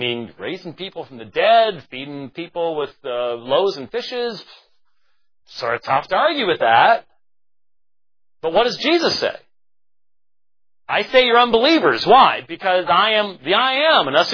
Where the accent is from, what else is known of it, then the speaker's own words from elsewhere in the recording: Minneapolis, Minnesota, United States; I was sort of Midwestern bred, you know. I was born in Minneapolis, so give me some break there.